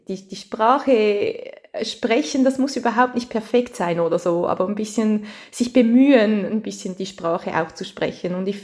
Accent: Switzerland; accent: Swiss German; now in France; Ich habe immer so einen Schweizer Dialekt

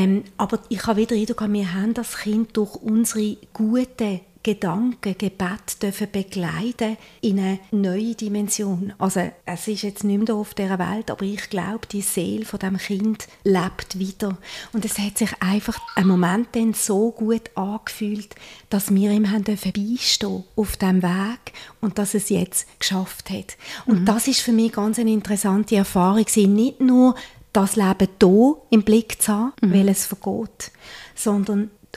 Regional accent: Switzerland; wie komme ich als Schweizer Frau jetzt mit Grönland in Kontakt?

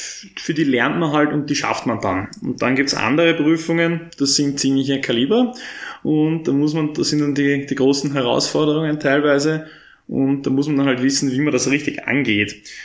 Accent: Vienna, Austria; now in Leoben, Austria; komme ursprünglich aus Wien.

